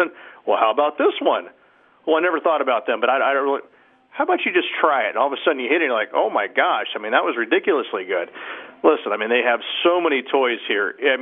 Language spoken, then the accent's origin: English; Austin, Texas, United States; I met Rob Gallagher, who's one of the pros here back in Austin, Texas, my hometown.